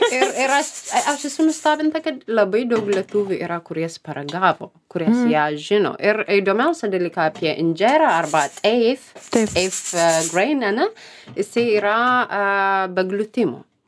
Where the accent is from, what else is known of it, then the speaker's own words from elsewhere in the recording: Ethiopia; Lithuanian is a second language; moved away; Ir mano regionai, aš užaugau centrinę Etiopijos dalis.